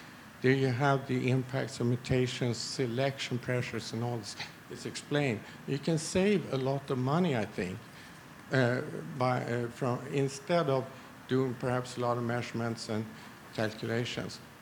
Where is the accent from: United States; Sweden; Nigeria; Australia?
Sweden; Stockholm, Stockholm County; I'm from Stockholm.